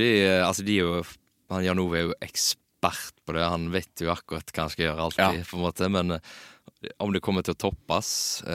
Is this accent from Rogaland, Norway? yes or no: yes; Karmøy, Rogaland, Norway; Jeg er fra Karmøy.